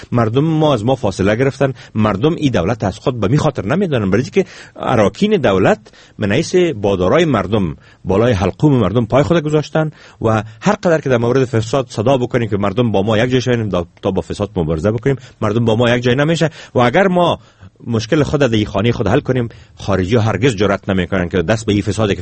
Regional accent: Afghanistan; ما افغان هستیم، ما صاحب از این خانه هستیم

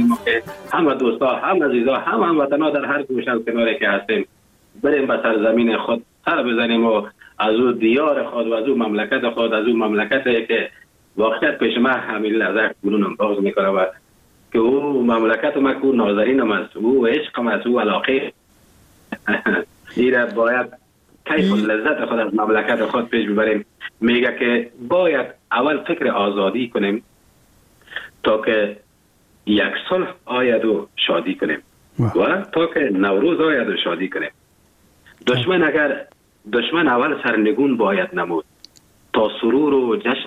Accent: Afghanistan; now in Germany; افغانستان عزیز ما که من هر چقدر به ارتباط وطنم بگویم هنوزم کم است

